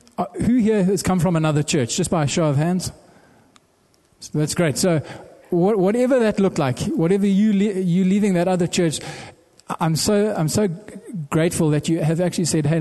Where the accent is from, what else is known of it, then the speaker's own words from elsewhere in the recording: Zimbabwe; moved away as an adult; I grew up in Zimbabwe for the first 20 years of my life